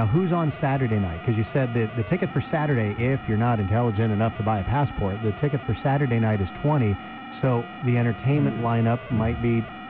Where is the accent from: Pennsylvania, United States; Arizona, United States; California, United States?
Arizona, United States; Yuma; Growing up in Yuma, I loved going to the car show. I loved doing that. Now I get to work it.